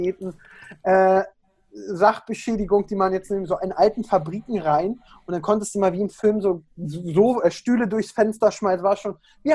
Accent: Berlin, Germany; accent: Berlin; ich komme aus Berlin. Ich bin Berliner Junge. Ich kann da auch ganz schnell abschweifen von Sprachgebrauch und ein bisschen mehr Berliner. Habe ich mir aber auch ein bisschen abgewöhnt.

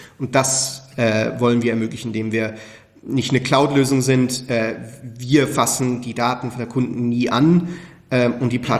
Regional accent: Switzerland; als Schweizer

